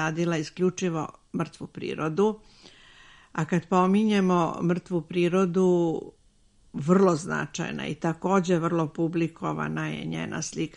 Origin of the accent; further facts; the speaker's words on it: Serbia; jer mi smo Srbi kao kroz našu istoriju imali i tekako uspešne i lepe trenutke